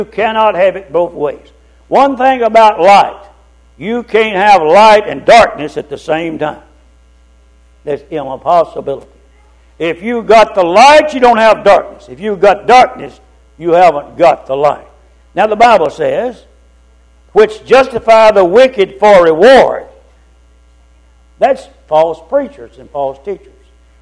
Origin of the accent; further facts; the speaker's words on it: Shackle Island, Tennessee, United States; When I grew up in Shackle Island, everybody was gone from home on Sunday morning.